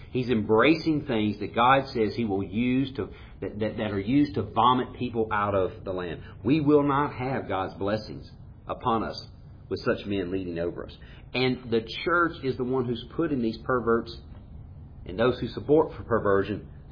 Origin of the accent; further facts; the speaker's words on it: Jackson, Mississippi, United States; growing up in Jackson, Mississippi back in the 70s and 80s